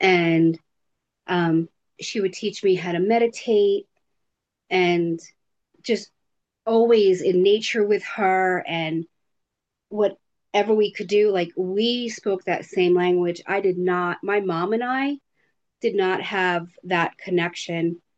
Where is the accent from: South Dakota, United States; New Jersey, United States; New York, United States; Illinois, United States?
New York, United States; And I'm from New York, so there's that.